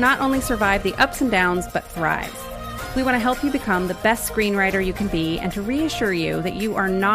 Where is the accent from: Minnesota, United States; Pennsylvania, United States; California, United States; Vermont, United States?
California, United States; No, I'm from California.